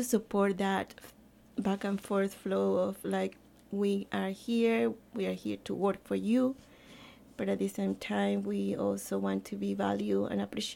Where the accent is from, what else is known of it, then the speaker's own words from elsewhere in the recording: Canada; Face it, being a Canadian, being that Canada is so diplomatic and so the hospitality and all that is so good.